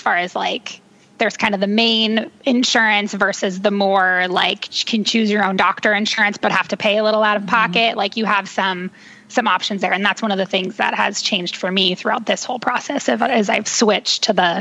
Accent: California, United States; also born or lived in Texas; now in Georgia, United States; And I'm from California. And then we moved to Georgia when we first got married, and then Texas.

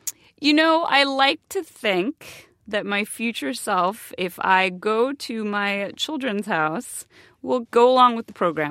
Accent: California, United States; And I'm from California. We have a very informal rolled tacos, throw out some baby carrots for the reindeer, casual way of celebrating.

